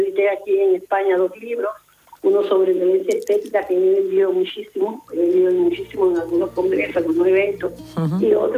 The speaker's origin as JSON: {"language": "Spanish", "country": "Cuba", "lives_now": "Spain", "said": "Pero debido a algunas circunstancias políticas que tuve allá en mi país, pues entonces tuve que venir para acá."}